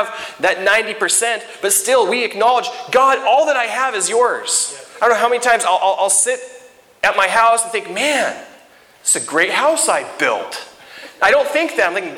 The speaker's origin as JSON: {"language": "English", "town": "Naselle", "region": "Washington", "country": "United States", "said": "I'm a nobody from Nassau, Washington, who's educated at Clatsop Community College."}